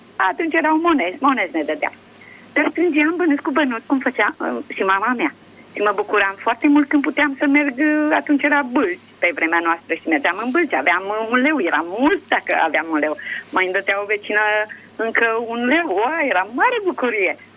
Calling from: Pitești, Argeș, Romania; din Pitești.

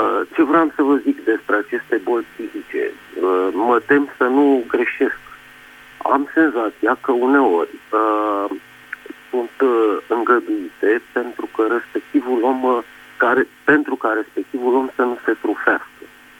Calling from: Bucharest, Romania; din București.

